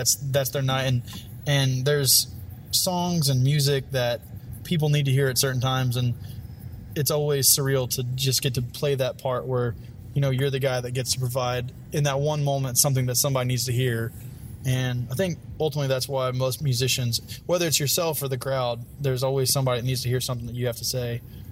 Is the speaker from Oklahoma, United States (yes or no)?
no; Waco, Texas, United States; So I grew up in Waco, Texas, and I made my way out west to Lubbock to go to Texas Tech.